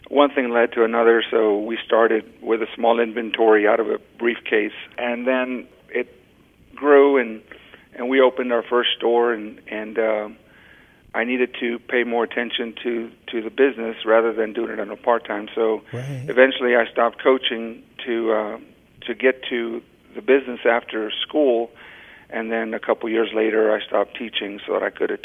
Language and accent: English; Rio Grande City, Texas, United States; I grew up in Rio Grande City, Texas. It's a border community in deep South Texas by the tip of Texas, right across the border from Mexico, actually.